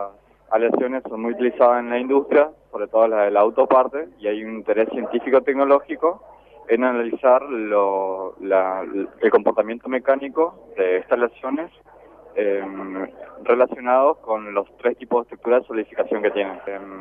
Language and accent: Spanish; Eldorado, Misiones, Argentina; Sí, soy de El Dorado, del interior.